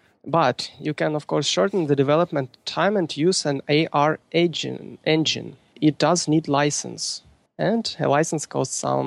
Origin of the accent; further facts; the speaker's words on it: Kharkiv, Kharkiv Oblast, Ukraine; And I'm from Kharkiv, Ukraine.